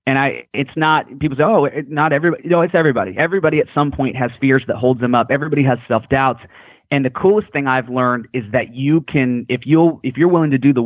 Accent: Anchorage, Alaska, United States; born there; I was born in Alaska and my mom, we're Alaskan native, and she had 19 brothers and sisters and adopted 4 more.

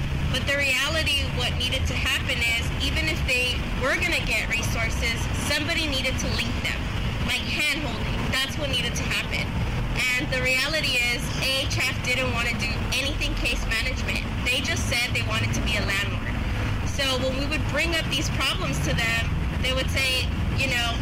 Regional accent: Los Angeles, California, United States; I actually was born and raised in Los Angeles. I've lived 10 years in the East Side, 10 years in Echo Park before it was trendy, and around 8 years in the San Fernando Valley.

